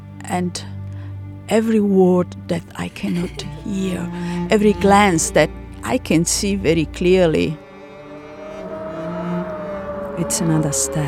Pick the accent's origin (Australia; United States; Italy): Italy; I mean, I'm not unemployed as such because I am attending uni in my hometown in Italy, but this is before the internet.